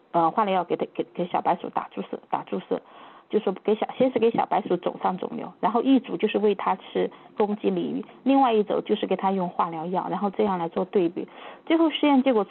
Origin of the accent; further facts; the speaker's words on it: China; 特别是我们中国人嘛